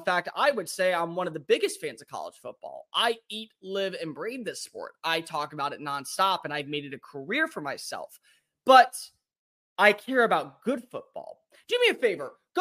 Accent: Texas, United States; I grew up in Texas. I'm not from Texas, but I grew up in Texas. My family's all from the Midwest

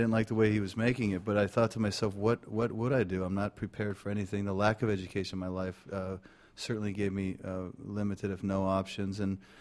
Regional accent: Las Vegas, Nevada, United States; I'm from Vegas. I've seen the house win too many times.

